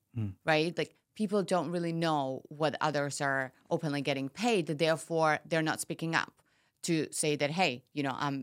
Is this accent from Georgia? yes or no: yes; Georgia; I'm from Georgia, which is in Eastern Europe. Food and hospitality has always been a really large part of our culture.